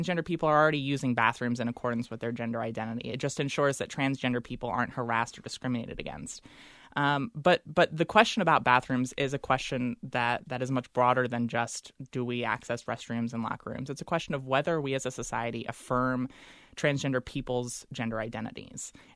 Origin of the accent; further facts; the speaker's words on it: Delaware, United States; I had always dreamed that I'd go back to my home state of Delaware to work in politics or in government.